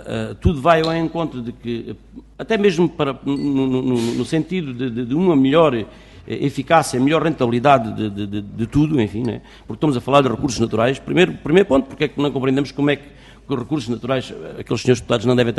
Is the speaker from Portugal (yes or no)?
yes; Alentejo, Portugal; desculpem os termos alentejanos, porque isto é mesmo assim, não posso renegar a minha, a minha, enfim, de onde sou.